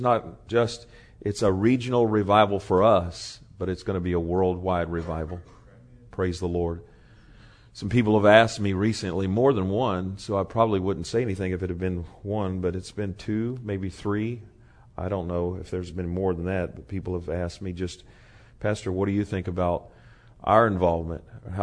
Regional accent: United States; I love America, and I'm American all the way to my toes

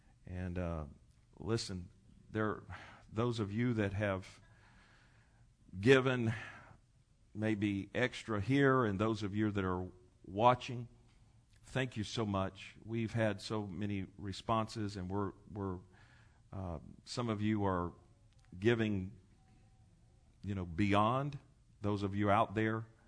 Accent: Florida, United States; born there; I was born here in Lee Memorial, and you get used to, you know, I wasn't a transplant

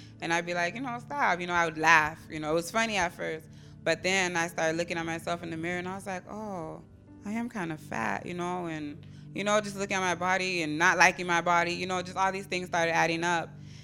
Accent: Immokalee, Florida, United States; Like he said, I'm from Immokalee.

